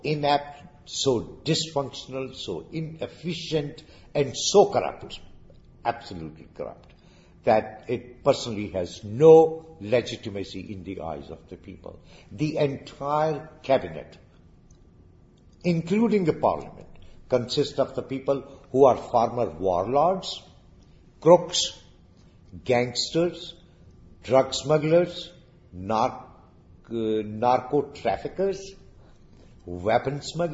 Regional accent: United States; We mean the United States. I'm from the United States.

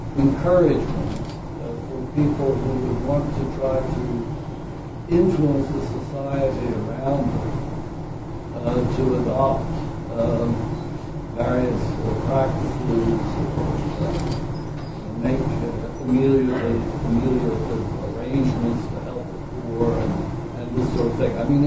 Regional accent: United States; I mean, I come from the States originally, and within the Protestantism.

